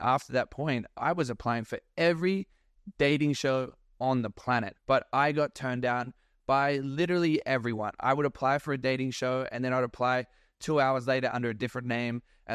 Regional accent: Queensland, Australia; Growing up in Australia, I was a bad boy and I did some bad things.

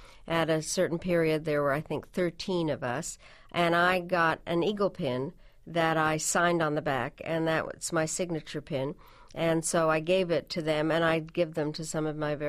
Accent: Washington, District of Columbia, United States; And I grew up in Washington when Jackie Kennedy was the first lady, and she set a whole style.

